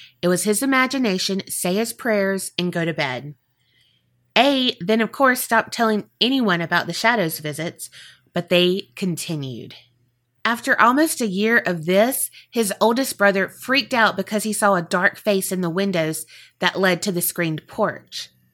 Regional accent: Iowa, United States; We're from Iowa, so those aren't quite as common around here.

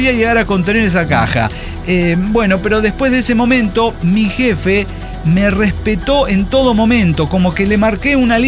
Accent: Tampico, Tamaulipas, Mexico; es un bestseller que camina solo por las calles de mi pueblo, Tampico, Tamaulipas.

